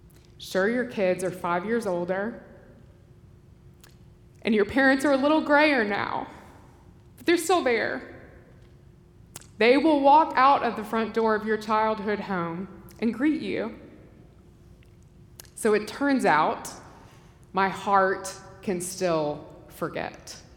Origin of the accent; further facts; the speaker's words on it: New Orleans, Louisiana, United States; we drove down to Jackson to see my brother and his family in New Orleans. And it's my hometown. And I made the mistake of allowing myself to glance down the highway that led to my parents' house.